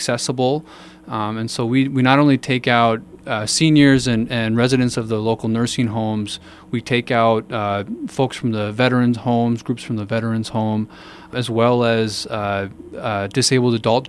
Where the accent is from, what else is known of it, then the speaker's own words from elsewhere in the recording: Hastings, United States; also born or lived in Colorado; I grew up in Hastings, graduated from the high school in 2007, and my family and I recently moved back. We spent some time out in Colorado and moved back to town with our young kids now